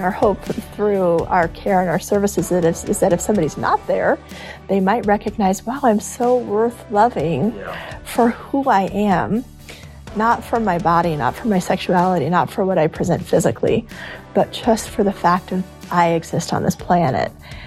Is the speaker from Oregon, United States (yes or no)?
no; Colorado Springs, Colorado, United States; also born or lived in Burlington; now in Fort Collins, United States; I was not born in Fort Collins. I was born in Burlington, Colorado.